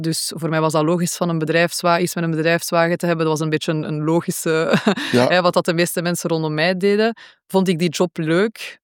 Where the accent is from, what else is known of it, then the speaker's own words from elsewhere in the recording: Belgium; Maar ja, al mijn vrienden waren in België. Ik ben van België, dus de keuze was logisch om terug naar België te komen.